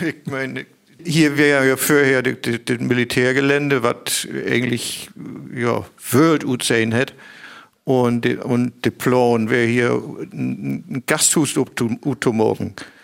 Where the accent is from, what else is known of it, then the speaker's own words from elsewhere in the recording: Kiel, Schleswig-Holstein, Germany; now in Stralsund, Germany; ich bin eine Ostsee groß geworden in der Gegend von Kiel